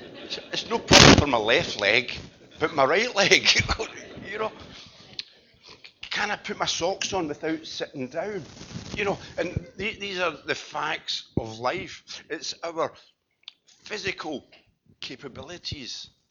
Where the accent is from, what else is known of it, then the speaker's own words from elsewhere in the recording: Scotland, United Kingdom; it just remains for me as a Scotsman to say Happy New Year.